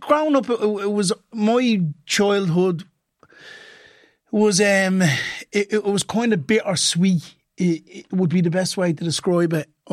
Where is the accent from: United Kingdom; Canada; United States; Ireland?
Ireland; Ballymun, Leinster; And we came from Ballymun. I was born the south side and moved to Ballymun at a very, very young age.